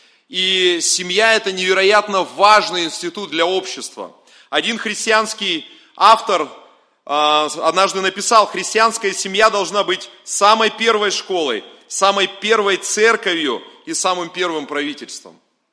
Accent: Siberia, Russia; also born or lived in Russian Far East; Я родом из Сибири, последние, наверное, лет 20 Господь позволил прослужить на Дальнем Востоке как миссионера

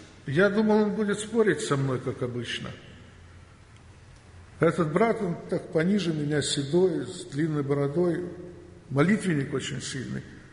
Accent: Ukraine; born there; also born or lived in Moscow; Родился я на Украине, прожил большую часть жизни в Москве.

